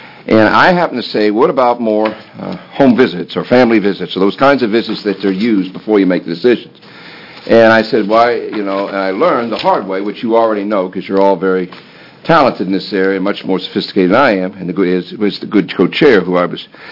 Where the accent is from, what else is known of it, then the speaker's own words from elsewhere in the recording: Ireland; so you can pick on me because I'm Irish